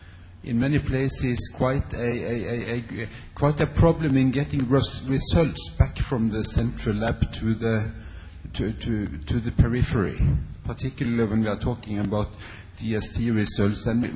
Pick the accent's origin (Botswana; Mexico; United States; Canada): Botswana; from Botswana.